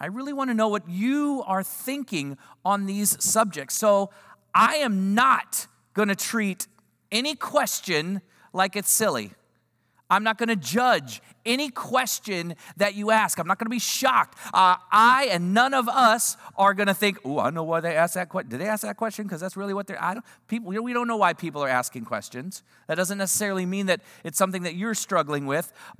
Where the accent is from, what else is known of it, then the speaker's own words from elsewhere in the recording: Houston, Texas, United States; However, I am from the Houston area. I spent all of my middle school and high school years in this area.